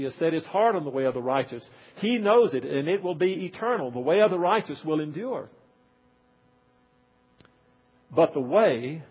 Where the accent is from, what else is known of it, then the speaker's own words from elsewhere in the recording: Mississippi, United States; I grew up in Mississippi. And one of the amazing phenomena in Mississippi was to go out in the morning sun